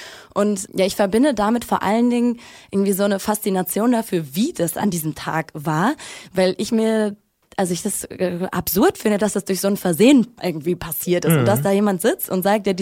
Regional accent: North Rhine-Westphalia, Germany; now in Leipzig, Germany; Ich habe mich als Deutsche gesehen oder als ja aus dem Ruhrgebiet. Und dann ist mir aber erstmal, als ich dann nach Leipzig gezogen bin, so diese Trennung irgendwie noch aufgefallen.

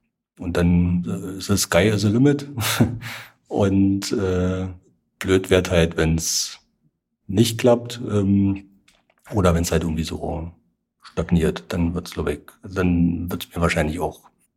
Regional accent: eastern Germany, Germany; man ist da auf jeden Fall in so einer so ein bisschen schizophrenen Lage als Ostdeutscher, glaube ich.

